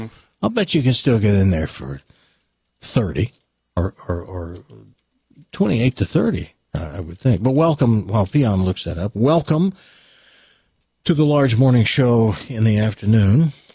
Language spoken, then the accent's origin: English; the South, United States; Certainly, I grew up in the South.